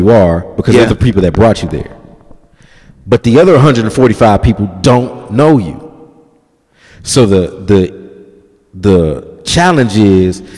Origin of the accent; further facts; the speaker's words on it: New York, United States; because in New York, and I've talked to Eve about this so many times, growing up in New York with Eve